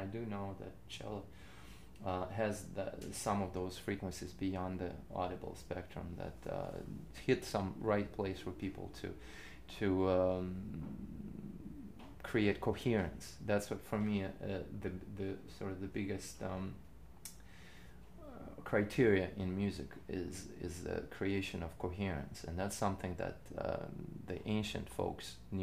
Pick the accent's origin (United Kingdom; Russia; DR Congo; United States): Russia; born there; first language Russian; English is a second language; especially considering that I was born in Russia, my first language is Russian, and do I find myself?